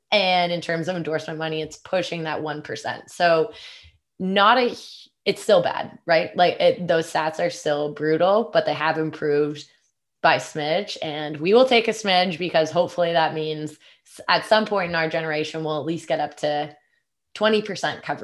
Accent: Canada; It's so interesting being a Canadian and now working, especially on the content team.

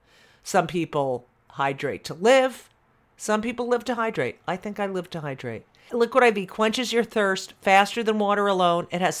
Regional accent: New York, United States; I'm from New York, so It's the path is always theater to TV film.

